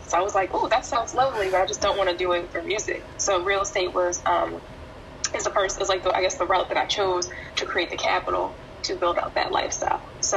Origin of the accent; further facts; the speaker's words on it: Maryland, United States; Yeah, I mean, so I've been in Maryland my whole life. I was born in Montgomery County and then raised in Prince George County until I was 8.